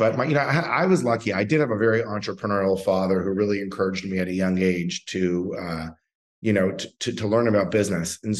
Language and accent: English; Los Angeles, California, United States; now in Austin, United States; I'm born and raised in Los Angeles and actually started out in the film industry.